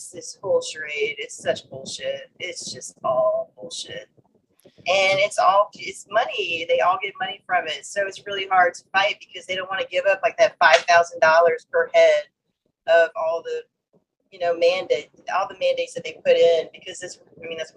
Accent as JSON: {"language": "English", "region": "Louisiana", "country": "United States", "lives_now": "St. Tammany Parish, United States", "said": "I'm from Terrebonne Parish with you guys, but I moved a little bit and I landed back in St. Tammany Parish."}